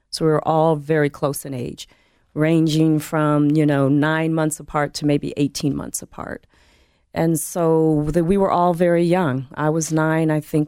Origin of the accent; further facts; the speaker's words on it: San Francisco, California, United States; also born or lived in San Bernardino; Well, yes, I'm from California. I was born in Southern California in San Bernardino at Norton Air Force Base, so I am an Army brat. And my teenage years were in San Francisco in the Bay Area.